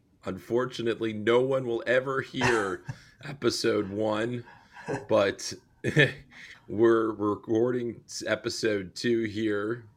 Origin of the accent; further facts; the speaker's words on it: United States; And it's an interesting model that I, as an American, was immediately drawn